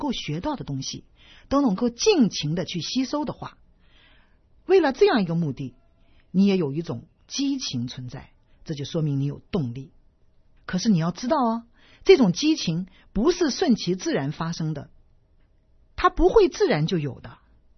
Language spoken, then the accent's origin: Chinese; China; 我是在中国大陆出生成长的，